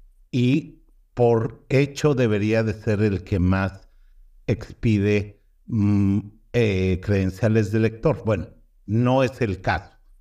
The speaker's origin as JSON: {"language": "Spanish", "country": "Mexico", "said": "Como mexicano también quiero que toda la gente vote"}